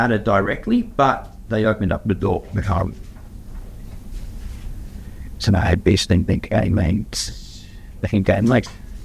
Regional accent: New South Wales, Australia; With the Blues losing, being from New South Wales, of course, if you are listening in Queensland

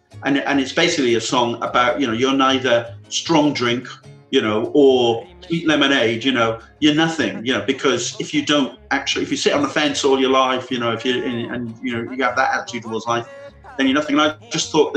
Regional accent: Cwmbran, Wales, United Kingdom; as a kid growing up in Cumbran, playing the guitar, 13 years old, hearing what happened to a folk singer being brutally murdered

